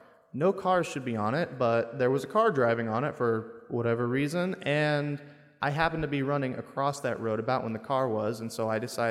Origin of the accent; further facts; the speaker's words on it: Omaha, Nebraska, United States; I'm from Omaha. I'm a sophomore. I'm doing business administration.